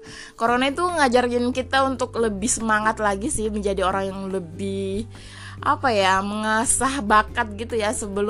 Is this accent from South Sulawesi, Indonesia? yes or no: yes; Maros, South Sulawesi, Indonesia; nggak merembak ke Indonesia, bahkan ke daerah saya di Maros ini ya